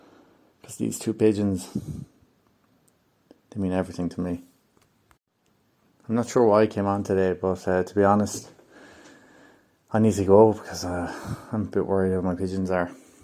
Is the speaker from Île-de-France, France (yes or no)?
no; Marseille, Provence-Alpes-Côte d'Azur, France; English is a second language; I'm from the south of France. Yes, Marseille.